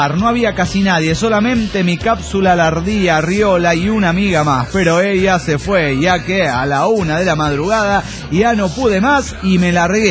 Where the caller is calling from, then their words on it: Salinas Victoria, Nuevo León, Mexico; Aquí en Salinas, Canon. Victoria, Nuevo León, México. ¿Cómo están, cabrones? Aquí reportándome desde mi nueva ubicación.